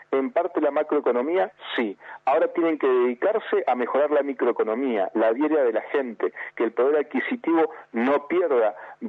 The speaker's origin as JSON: {"language": "Spanish", "region": "Neuquén", "country": "Argentina", "tie": "born or raised there", "said": "Soy neuquino, nacido y criado en la ciudad de Neuquén. Vivo en el barrio Don Bosco. Gracias a Dios sigo viviendo en el mismo barrio donde nací, donde me crié"}